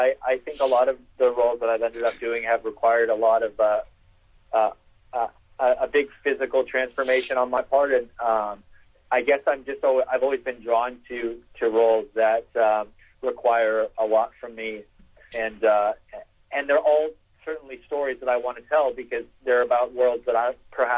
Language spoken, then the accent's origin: English; Vancouver, British Columbia, Canada; I grew up in Vancouver, Canada, so I didn't play a lot of football, but I played a lot of sports.